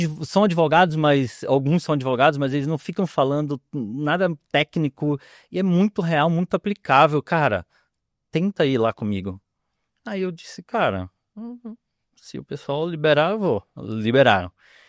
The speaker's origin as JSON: {"language": "Portuguese", "town": "Recife", "region": "Pernambuco", "country": "Brazil", "also_born_or_lived": "Pará", "said": "Eu sou um recifense, dá para notar pelo sotaque, mas também é um sotaque meio maluco, porque eu, apesar de ser recifense, eu gosto de dizer que eu tenho um coração paraense, porque eu morei 8 anos lá."}